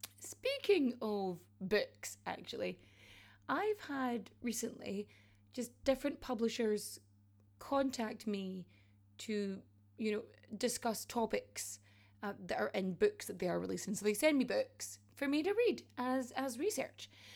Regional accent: Ireland; I'm from Ireland. I say on the podcast that I live in Ireland. I speak Irish in several of my videos, right?

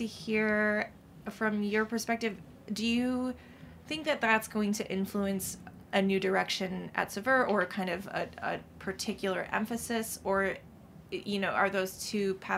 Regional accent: Alabama, United States; As you're from Mississippi, I'm from Alabama.

